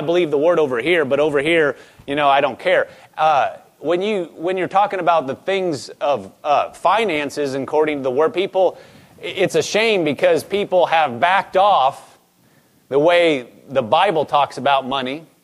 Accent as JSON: {"language": "English", "town": "Omaha", "region": "Nebraska", "country": "United States", "tie": "born or raised there", "said": "I'm from Nebraska, now I didn't grow up on a farm, but I don't have to drive too far to see a lot of farms from where I live. You know, I grew up in the city in Omaha"}